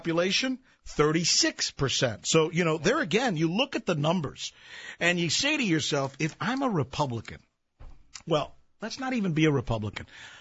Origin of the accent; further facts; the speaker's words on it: Florida, United States; Remember, I grew up in Florida.